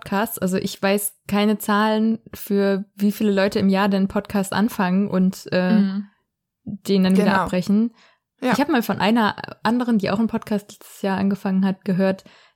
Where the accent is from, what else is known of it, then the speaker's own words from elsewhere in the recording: Bergneustadt, North Rhine-Westphalia, Germany; was ist größer, Berlin oder Bergneustadt? Die Stadt, wo ich herkomme